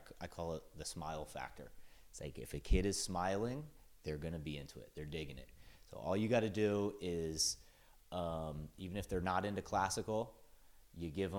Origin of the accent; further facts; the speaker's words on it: Philadelphia, Pennsylvania, United States; also born or lived in Florida; I was born on the East Coast, the Philadelphia area. Grew up there the majority of my life. Spent some years early childhood in Florida, but the majority in Philadelphia.